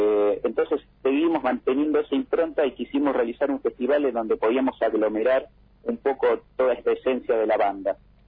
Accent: Pergamino, Buenos Aires Province, Argentina; otra que somos nosotros, oriundo de Pergamino … que surgió en el año 2020.

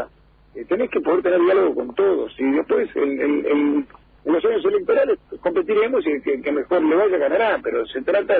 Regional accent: Argentina; nosotros como argentinos nos merecemos tener una plataforma de desarrollo adecuado.

